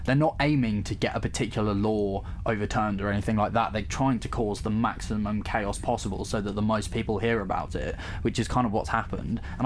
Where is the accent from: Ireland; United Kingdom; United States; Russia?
United Kingdom; South East England; So I come from Buckinghamshire